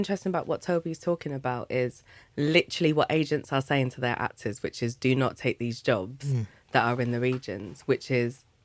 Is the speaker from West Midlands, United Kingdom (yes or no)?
yes; Birmingham, West Midlands, United Kingdom; but that's also because I'm from Birmingham.